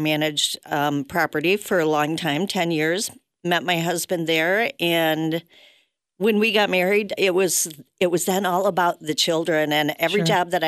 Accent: Muskegon, Michigan, United States; I was born and raised in Muskegon, went to college at Central.

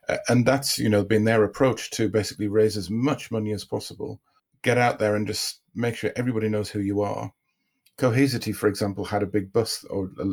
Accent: United Kingdom; I would say, first of all, we are British. You know, there's a natural cynicism in being British.

